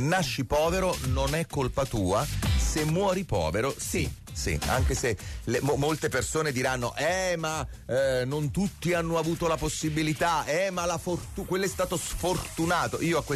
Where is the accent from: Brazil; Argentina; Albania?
Brazil; Italian is a second language; now in Naples, Italy; Io vengo da Brasil … sto qui a Napoli da parecchio tempo.